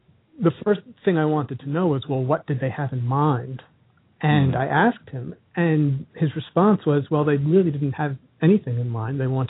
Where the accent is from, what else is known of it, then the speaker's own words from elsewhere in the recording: United States; she's Italian and I'm American and we don't share a language.